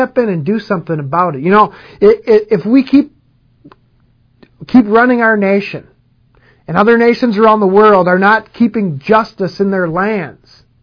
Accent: Minnesota, United States; in my home state here in Minnesota, our governor officially signed into law

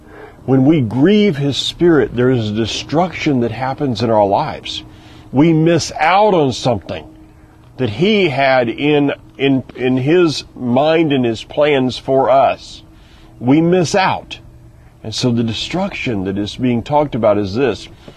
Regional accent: the South, United States; I'm from the South. In the South, pig, pork, shrimp, I mean, if you're from any of the Gulf or the seacoast, the seaboards, you know, shrimp.

